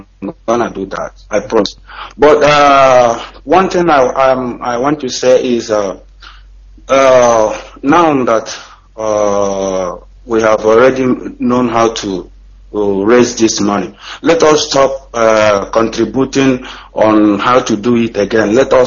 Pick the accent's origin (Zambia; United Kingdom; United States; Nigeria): Nigeria; Anambra; now in Bangkok, Thailand; I'm from Orifte, Anambra State, Biafra land. I'm calling from Bangkok.